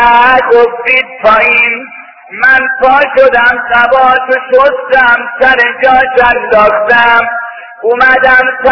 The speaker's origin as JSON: {"language": "Persian", "town": "Kashan", "region": "Isfahan", "country": "Iran", "said": "گفتم آجان من از ایرانم فرمود از کدوم شهری گفتم از شهر کاشانم گفت کدام محله ای گفتم محله سلطان میرحمدم"}